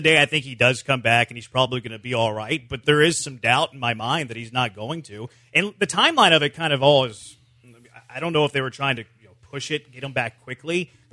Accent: Houston, Texas, United States; Well, I mean, born and raised in Houston. Like I've never been out of the city. So I'm Houston through and through.

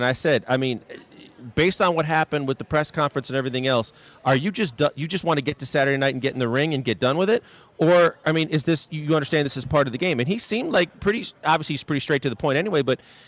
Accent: Houston, Texas, United States; because, you know, we come from Houston where the general manager, Daryl Morey of the Rockets, is Mr. Numbers guy

